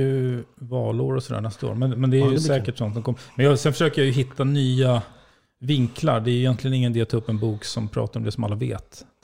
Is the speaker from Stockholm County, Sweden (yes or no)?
yes; Nacka, Stockholm County, Sweden; Från Nacka, från Orminge. Och växte ju själv upp med skilda föräldrar. Så att jag växte inte upp i någon akademiker läshem.